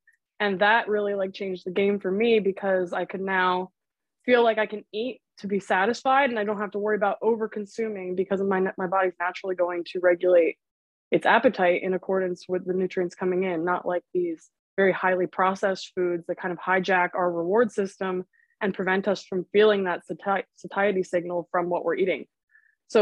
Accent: New Jersey, United States; which was a great fit for me because I'm from New Jersey.

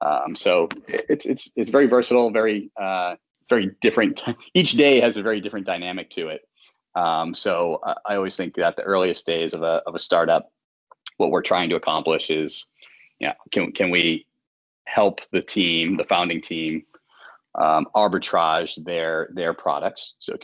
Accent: Boston, Massachusetts, United States; I always say, growing up in the Boston area, like if I couldn't have played shortstop for the Boston Red Sox, I'd want to be doing what I'm doing

